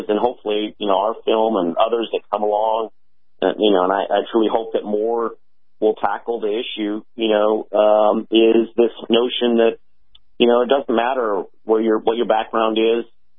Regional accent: Brazil; English is a second language; now in United States; I'm from originally from Brazil. I got the back of the line and became a U.S. citizen

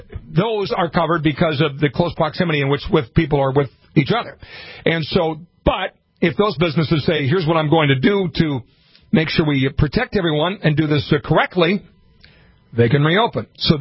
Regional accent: Montevideo, Minnesota, United States; I grew up in Montevideo, Minnesota with a municipal liquor store.

